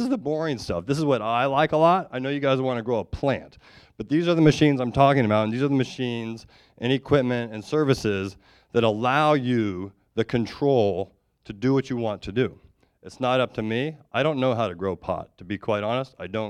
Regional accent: Iowa, United States; I'm born and raised in Iowa. It's a good place to grow up and be from.

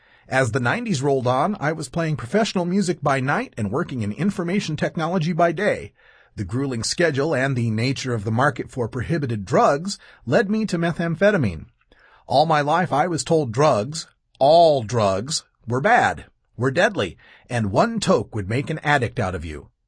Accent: Idaho, United States; living in Idaho wasn't helping matters. In my home state, you can have not a speck of marijuana on you and still be arrested for merely being high.

